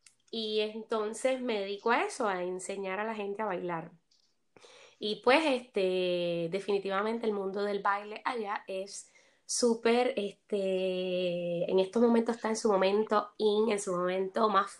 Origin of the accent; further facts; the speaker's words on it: Puerto Rico; soy de Puerto Rico, soy una bailarina internacional, pero sobre todo me dedico a bailar en la Europa, sobre todo en la Italia, España